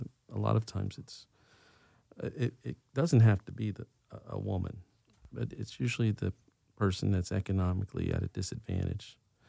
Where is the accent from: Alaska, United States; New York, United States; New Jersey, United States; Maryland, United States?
New Jersey, United States; But I was born there. I was raised in New Jersey. And, you know, I became a lawyer.